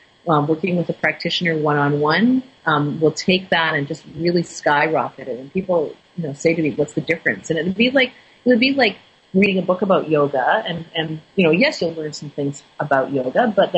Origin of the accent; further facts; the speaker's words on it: Canada; Yes, I'm Canadian.